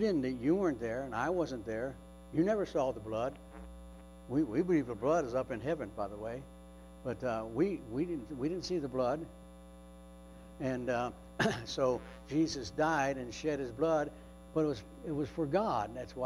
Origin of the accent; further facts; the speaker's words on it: Michigan, United States; I thought about when I came out to from Michigan to the East Coast and went to Exton to pastor.